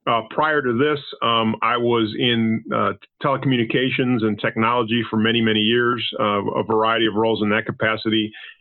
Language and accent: English; Panama; first language Spanish; English is a second language; moved away as an adult; now in United States; English was not actually my first language. My first language is actually Spanish. I'm from Panama, came to the United States as a young man.